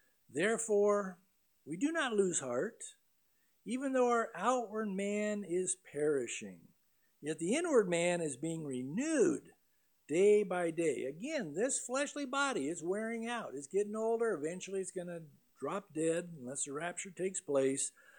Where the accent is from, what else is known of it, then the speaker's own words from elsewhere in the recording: San Diego, California, United States; I grew up in San Diego. I surfed a lot.